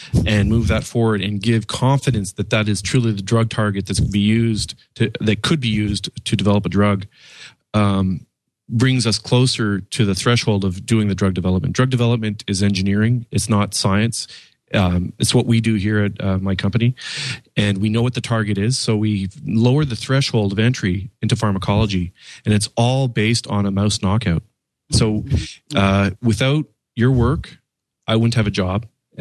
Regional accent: Canada; now in United States; I'm Canadian. I'm working in the United States.

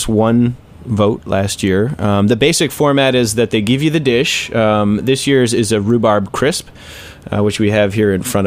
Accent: Chicago, Illinois, United States; I'm from Chicago, and I'm a huge fan of sours

